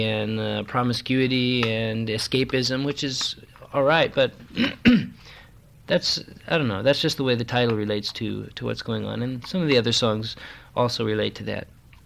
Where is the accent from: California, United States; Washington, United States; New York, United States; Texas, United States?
California, United States; now in Los Angeles, United States; I'm from Northern California, and it's very pretty up there, and I miss it quite a bit at times, but we all have to be in Los Angeles right now